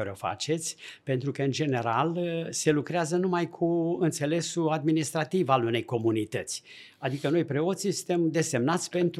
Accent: Brașov County, Romania; Eu sunt un ardelean, nu? Deci vin din zona Mănăstirii Sâmbăta. Am fost 10 ani preot la Șona.

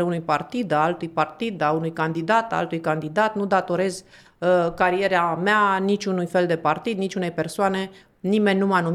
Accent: Craiova, Dolj, Romania; moved away as an adult; now in Bucharest, Romania; Am venit din Craiova la 18 ani, în București

